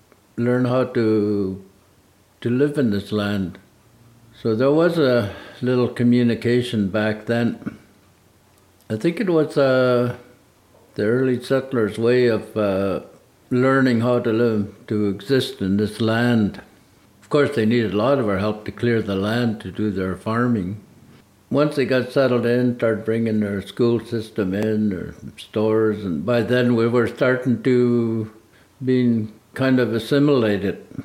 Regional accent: Salmon Arm, British Columbia, Canada; But me, I call it this kind of growing up in Salmon Arm and understanding their local rules.

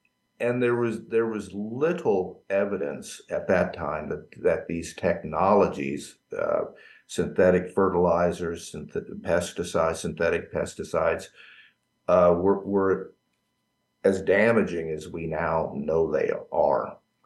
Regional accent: Missouri, United States; because Missouri, my home state, had more family farmers in it than any state of the union other than Texas.

